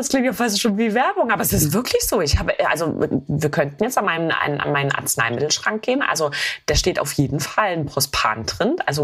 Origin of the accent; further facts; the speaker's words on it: Thuringia, Germany; Also meine Heimat Thüringen, ich werde wahrscheinlich nie, also man soll ja niemals nie sagen, aber ich werde wahrscheinlich nie aus Thüringen wegziehen. Ich liebe mein Bundesland. Ich bin hier groß geworden. Ich bin schon immer hier und ich bin sehr heimatverbunden.